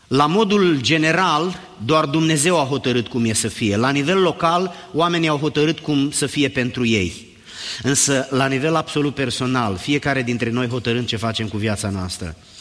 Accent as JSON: {"language": "Romanian", "country": "Romania", "said": "noi nu mai suntem români, nici nu știu dacă mai există români"}